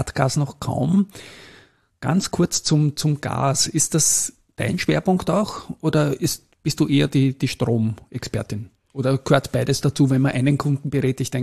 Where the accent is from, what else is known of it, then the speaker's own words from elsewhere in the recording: Vorarlberg, Austria; Das Skifahren war so ein kleines Stichwort, auch als Vorarlbergerin natürlich.